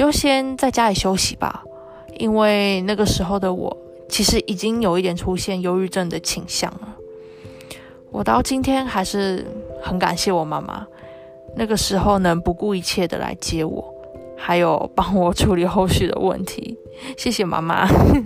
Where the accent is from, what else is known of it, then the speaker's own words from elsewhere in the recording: Taiwan; 也就是我们台湾人俗称的学，不是学测，是会考